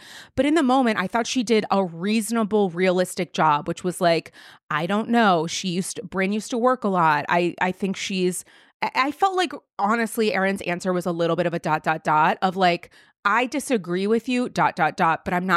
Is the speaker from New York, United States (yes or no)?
yes; New York, United States; with the questions that I have as a New Yorker and someone who likes to know what other people are paying for rent